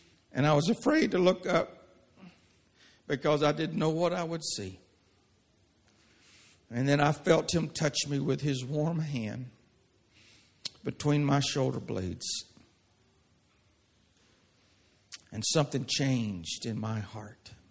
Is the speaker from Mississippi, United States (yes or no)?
yes; Mississippi, United States; I grew up in Mississippi, in racist, segregated Mississippi.